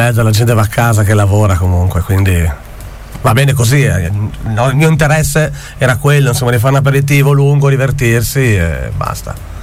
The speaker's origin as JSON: {"language": "Italian", "town": "Paluzza", "region": "Friuli-Venezia Giulia", "country": "Italy", "tie": "born or raised there", "said": "adesso proviamo questa nuova esperienza lontano dal mio paese, che è Paluzza, ovviamente, e vediamo."}